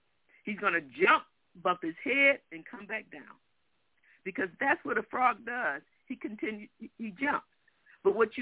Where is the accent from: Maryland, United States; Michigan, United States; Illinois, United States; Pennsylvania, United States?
Michigan, United States; Detroit; Now, I'm from Detroit. We very rarely see a frog in the city, okay? We're surrounded by water. We're from Michigan.